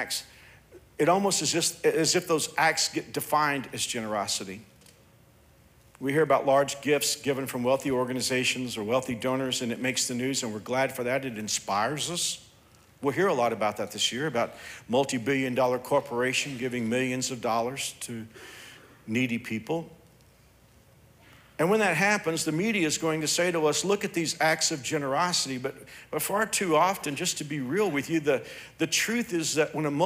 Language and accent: English; Andover, Kansas, United States; When the tornado hit my hometown of Andover